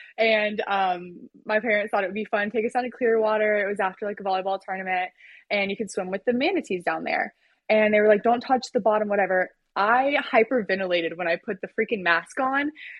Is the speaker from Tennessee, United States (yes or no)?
no; Saluda, North Carolina, United States; So I actually grew up in a tiny little mountain town called Saluda, North Carolina. It's just south of Asheville.